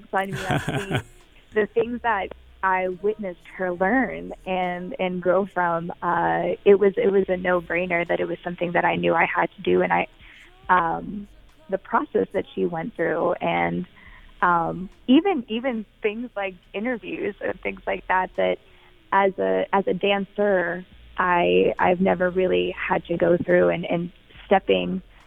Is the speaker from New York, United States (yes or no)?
no; Pittsburgh, Pennsylvania, United States; also born or lived in Chicago; Oh, no, I am born and raised in Pittsburgh.